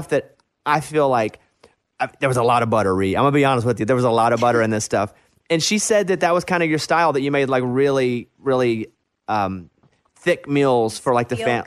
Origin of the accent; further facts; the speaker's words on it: Arkansas, United States; I'm from Arkansas, so.